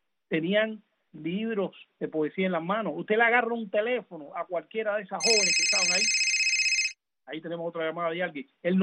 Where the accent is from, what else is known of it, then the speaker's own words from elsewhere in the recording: Cuba; moved away; estuve en la base naval de Guantánamo en el año 94, que salí de Cuba